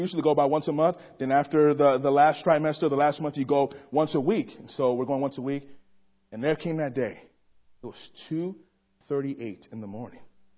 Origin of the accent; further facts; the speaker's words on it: California, United States; I'm in Michigan, baby. This ain't California. Come on now. And so I can say that because I am from California.